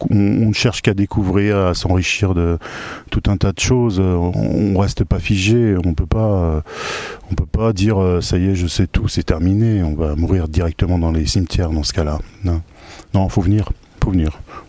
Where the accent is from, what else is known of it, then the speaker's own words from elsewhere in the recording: Nevers, Bourgogne-Franche-Comté, France; moi je viens de Nevers, et à Nevers